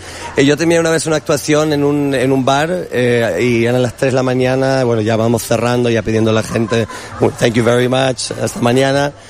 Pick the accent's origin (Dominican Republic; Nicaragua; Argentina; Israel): Israel; moved away as an adult; now in Spain; Yo me crié en Israel, de padres argentinos, y vine a España con 19 años a Valencia, y bueno, no hablaba muy bien castellano, hablaba argentino y mal.